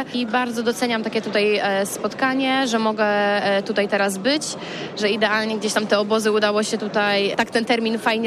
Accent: Poznań, Greater Poland Voivodeship, Poland; na Mistrzostwach Świata, które odbędą się w Poznaniu, moje rodzinne miasto.

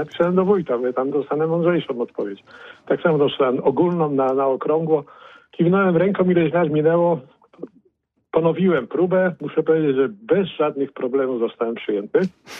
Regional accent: Poznań, Greater Poland Voivodeship, Poland; urodziłem się w Poznaniu, ponad 50 lat spędziłem w Poznaniu i zastanawiam się nad powrotem do Poznania

